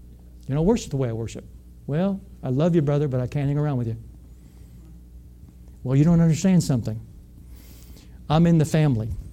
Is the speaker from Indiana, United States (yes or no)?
yes; Indiana, United States; I'm from Indiana. I'm a Hoosier. I know what that means.